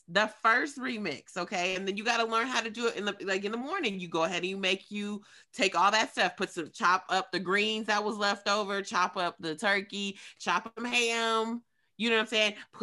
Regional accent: the South, United States; Yeah, I live in Atlanta, so yes, I'm from the South.

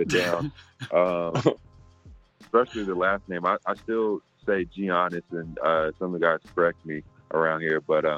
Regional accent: California, United States; also born or lived in Sacramento; Yeah, I grew up in the Bay, and then I moved to Sac around middle school.

